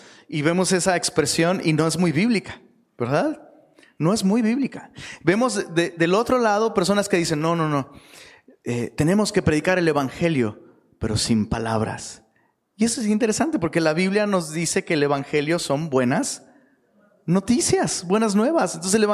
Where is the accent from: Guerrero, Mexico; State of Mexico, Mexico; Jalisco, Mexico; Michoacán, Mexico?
Guerrero, Mexico; Taxco; moved away; also born or lived in Mexico City; Yo soy de Taxco, y luego Dios me movió de Taxco a Ciudad de México, y luego Dios me sacó de Ciudad de México y me trajo hasta acá.